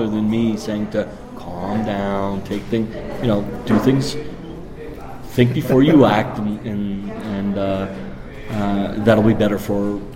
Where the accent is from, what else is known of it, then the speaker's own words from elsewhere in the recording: Canada; Being a Canadian, we kind of do things in a very subtle kind of way